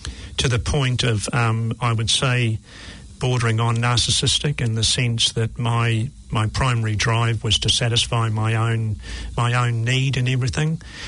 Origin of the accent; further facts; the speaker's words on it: Waiheke Island, Auckland, New Zealand; I grew up on Aritangi Beach on Waiheke Island